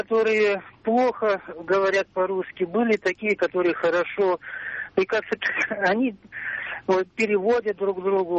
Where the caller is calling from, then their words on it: Saint Petersburg, Russia; Санкт-Петербург.